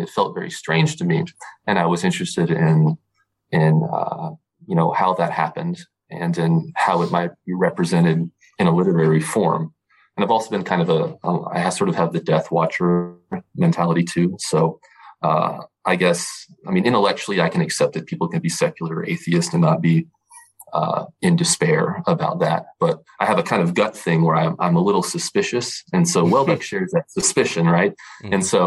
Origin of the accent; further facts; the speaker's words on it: California, United States; I grew up in Central California in a very, very religious and very conservative kind of city.